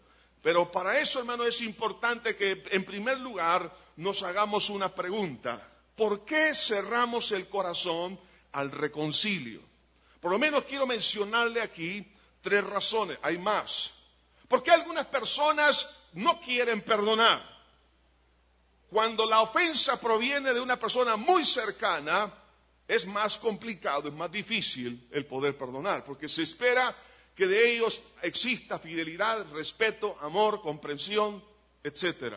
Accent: El Salvador; que no exista ni nada que nos separe como salvadoreños

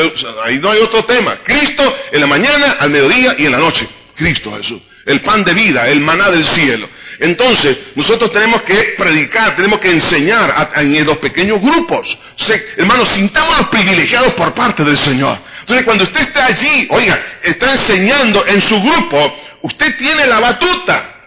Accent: El Salvador; Y él como extranjero, se puede imaginar, nosotros como salvadoreños, tranquilos. ¿Por qué? Porque nosotros vivimos en el Valle de las Hamacas.

